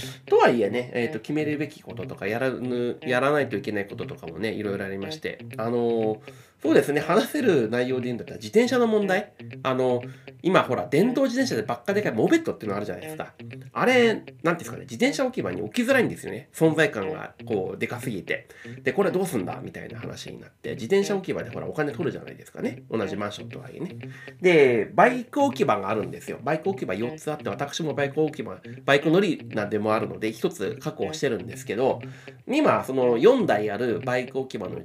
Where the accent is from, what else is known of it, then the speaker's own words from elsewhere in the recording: Sapporo, Hokkaido, Japan; 私ですね、北海道出身であるんですが、札幌出身ですけど、両親がですね、父親が旭川の方、母親が函館の方で、